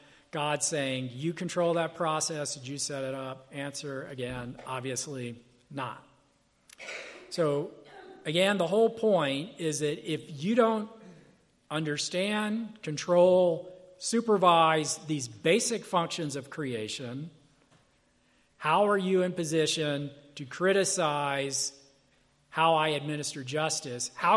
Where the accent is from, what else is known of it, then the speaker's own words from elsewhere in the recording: the South, United States; I'm from the South, so the thing that comes to my mind is kudzu.